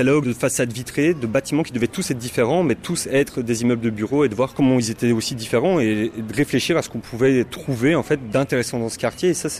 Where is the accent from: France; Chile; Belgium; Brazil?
Belgium; Charleroi, Wallonia; also born or lived in Brussels; Je suis de Charleroi à la base et en arrivant à Bruxelles, là où j'ai passé 7 ans en fait